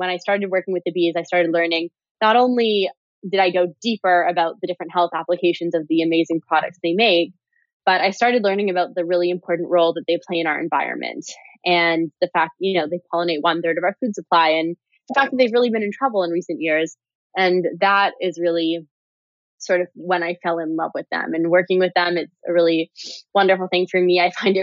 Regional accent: Toronto, Ontario, Canada; This is in Canada. So I grew up in Toronto.

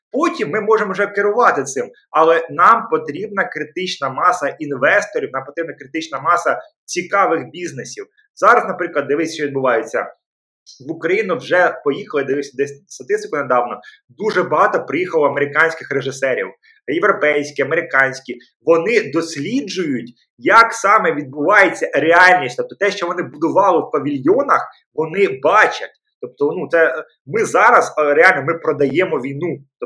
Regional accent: Vasylkiv, Kyiv Oblast, Ukraine; там Васильків, наприклад, де звідки я родом

